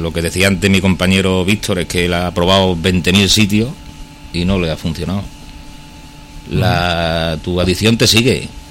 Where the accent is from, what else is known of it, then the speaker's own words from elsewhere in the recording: Plasencia, Extremadura, Spain; born there; nací en Plasencia hace 54 años